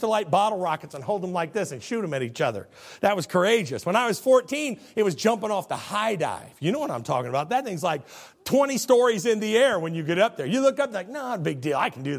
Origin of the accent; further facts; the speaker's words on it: Illinois, United States; I was from the Midwest. I'm from Illinois.